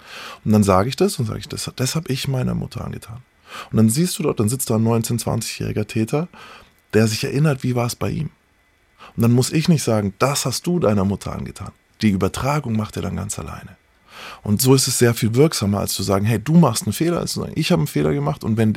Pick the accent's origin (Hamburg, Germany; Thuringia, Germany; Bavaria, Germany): Bavaria, Germany; Nuremberg; Und dann war ich ein Jahr lang in Nürnberg, wo ich aufgewachsen bin.